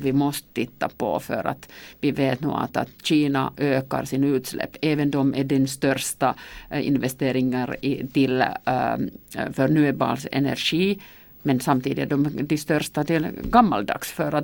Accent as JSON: {"language": "Swedish", "town": "Vaasa", "region": "Ostrobothnia", "country": "Finland", "tie": "born or raised there", "said": "Vasa, min hemstad, hade liksom sin strategi att vara den första stad i Finland att vara kolneutral i 35."}